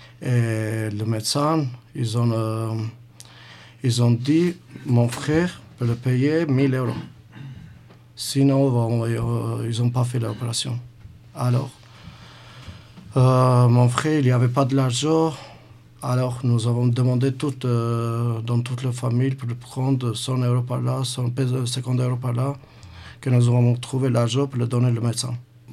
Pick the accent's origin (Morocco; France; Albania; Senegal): Albania; French is a second language; je viens de même moi d'Albanie, mais je suis de la communauté rom. Alors, j'ai mon famille qui habite en Albanie